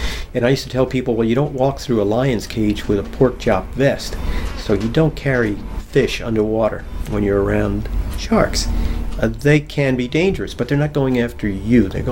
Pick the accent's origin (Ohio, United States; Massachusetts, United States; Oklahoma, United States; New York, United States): New York, United States; New York. Long Island, New York.